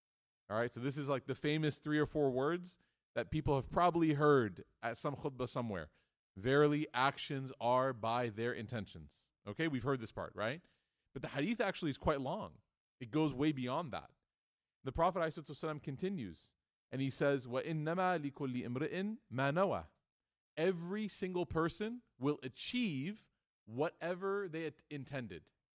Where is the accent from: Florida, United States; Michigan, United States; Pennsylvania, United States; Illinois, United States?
Illinois, United States; Chicago; I'm from Chicago. I have to talk like this about New York, okay? Otherwise, I lose my Chicago card.